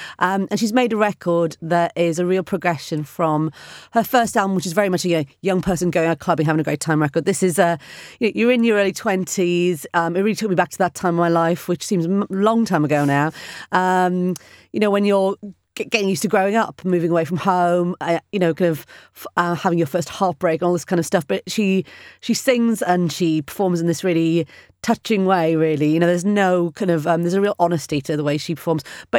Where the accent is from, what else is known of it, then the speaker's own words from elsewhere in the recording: Swansea, Wales, United Kingdom; I'm from Swansea, you know, in Wales.